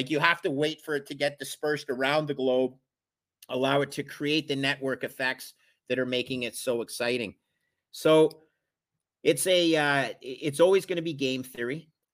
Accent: Canada; now in Boston, United States; I'm in Boston right now. Even though I'm a Canadian, I'm down in Boston

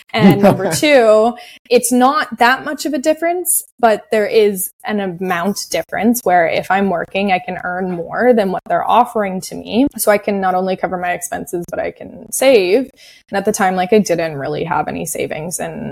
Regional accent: Toronto, Ontario, Canada; I'm originally from Canada. I grew up in the Toronto area.

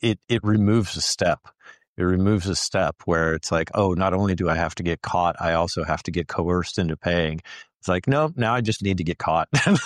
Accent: Kansas, United States; you know, we're both from Western Kansas

